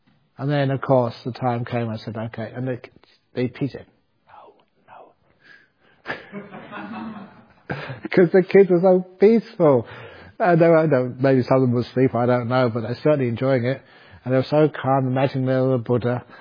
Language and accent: English; England, United Kingdom; I'm educated. I go to Cambridge. I'm English. I am arrogant.